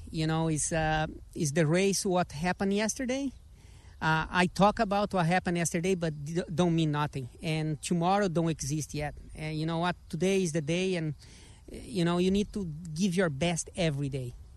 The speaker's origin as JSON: {"language": "English", "country": "Brazil", "said": "You know, I came from Brazil, and in Brazil we are big in the Queen. You know, we love the Queen there."}